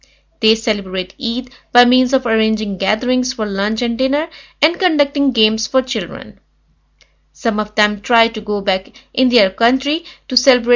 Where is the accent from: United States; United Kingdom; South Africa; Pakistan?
Pakistan; English is a second language; now in New Zealand; Pakistan is my hometown, but currently I am living in New Zealand.